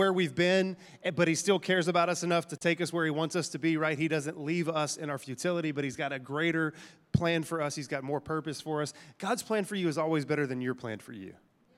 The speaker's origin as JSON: {"language": "English", "region": "Texas", "country": "United States", "said": "I'm from East Texas. That boy's name is Darius."}